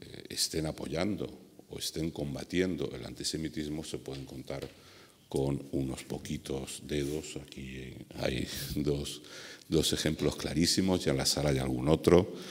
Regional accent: Madrid, Community of Madrid, Spain; Yo soy español de nacimiento, madrileño, y bueno, en algunas etapas de mi vida pues he sido un judío bastante visible

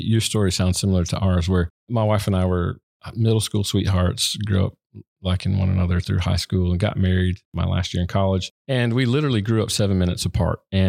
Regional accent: the South, United States; So as you know, I grew up in the South, and the whole imagery of, you know, the shotgun on the front porch, right?

